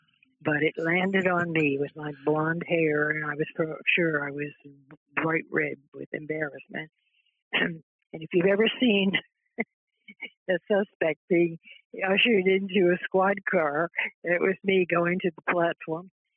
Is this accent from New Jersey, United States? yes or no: no; Philadelphia, Pennsylvania, United States; had been very active in Christian Endeavor, which was a national youth organization in Philadelphia. I was from the West. We were divided into branches. I was West Branch